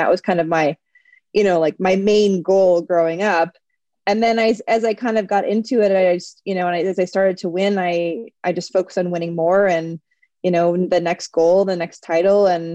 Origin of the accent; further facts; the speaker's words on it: Minnesota, United States; I grew up in Minnesota, like I said